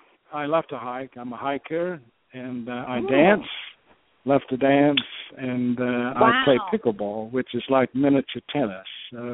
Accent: Australia; now in United States; I'm from Australia originally. A woman brought me to America, and I've lived here for over 30 years, actually, a long, long time. I was raised in a small country town in Australia.

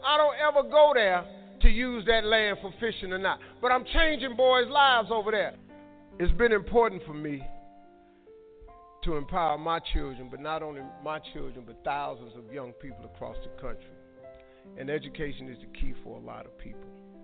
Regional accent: Cleveland, Ohio, United States; I'm from Cleveland. I do things.

